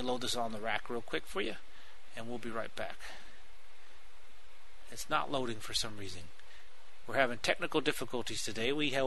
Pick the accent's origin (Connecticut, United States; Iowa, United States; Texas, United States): Texas, United States; Now you can tell I'm a Texan.